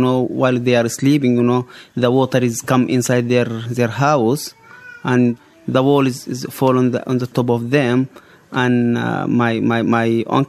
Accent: New Halfa, Kassala, Sudan; I am a Nubian, Sudanese Nubian, from Wadi Halfa. I was born in Wadi Halfa just in 1967, the year which we moved to or transferred to New Halfa. When we moved from Wadi Halfa to new land, just I was newborn. Actually, I grew up in New Halfa.

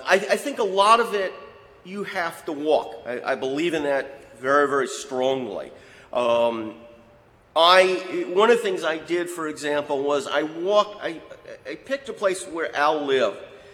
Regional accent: New York, United States; Now, I grew up in New York, and you don't stand on streetlights and street corners down by the docks at 4 a.m.

